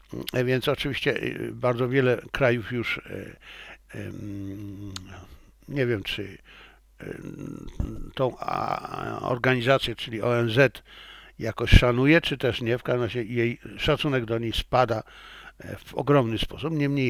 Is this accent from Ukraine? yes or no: no; China; also born or lived in Poland; bo ja jestem Chińczykiem. Nie, ja również jestem Polakiem. I przez całe życie myślałem po polsku.